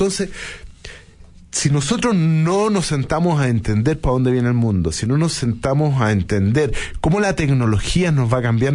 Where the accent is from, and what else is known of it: Chile